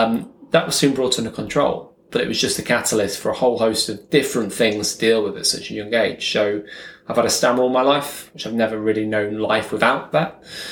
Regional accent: Chester, North West England, United Kingdom; I was brought up in Chester. I wasn't born in the lakes. I've been here for about 4 years now.

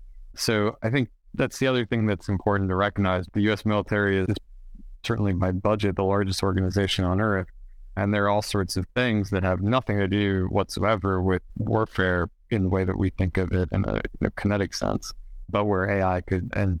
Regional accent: United States; And I think it's, as an American, I'd like to see our investment returned.

